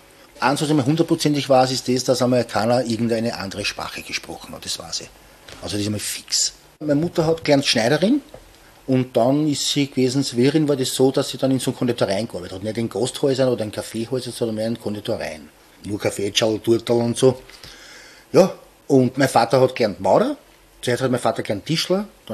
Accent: Vienna, Austria; weil ich bin ja auch in Oschbahn aufgewachsen

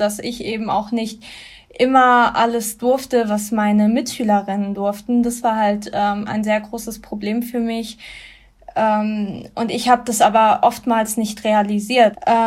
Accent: Germany; ich bin ja in Deutschland geboren und aufgewachsen.

